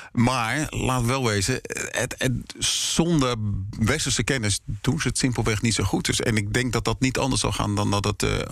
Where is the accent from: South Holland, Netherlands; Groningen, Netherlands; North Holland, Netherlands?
South Holland, Netherlands; Het leuke is, ik kom uit het Westland.